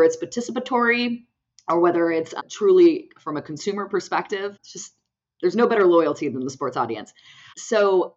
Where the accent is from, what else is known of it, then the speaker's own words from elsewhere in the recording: Houston, Texas, United States; we're both from Houston, … and I are both actually from Houston, Texas.